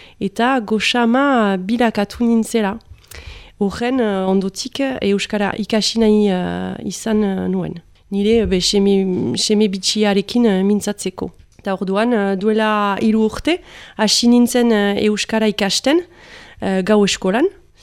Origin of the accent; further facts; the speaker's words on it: Saint-Jean-de-Luz, Nouvelle-Aquitaine, France; Basque is a second language; now in Ascain, France; be Donibane Luitzunekoa naiz, eta badu orain amak urte azkainen bizi naizela, nire familiarekin.